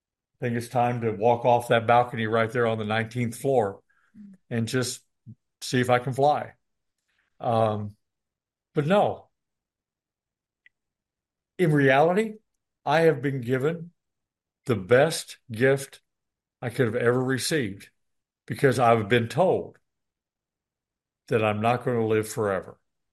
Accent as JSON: {"language": "English", "region": "Illinois", "country": "United States", "lives_now": "Houston, United States", "said": "I am from Southern Illinois"}